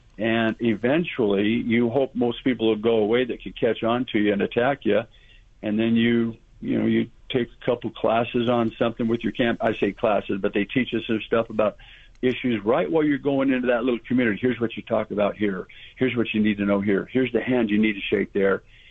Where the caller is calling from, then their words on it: North Las Vegas, Nevada, United States; I'm calling here from North Las Vegas.